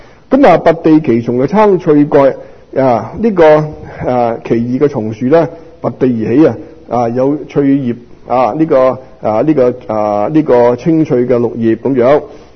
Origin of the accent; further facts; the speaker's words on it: Guangdong, China; 我們廣東人俗語講得到喊三聲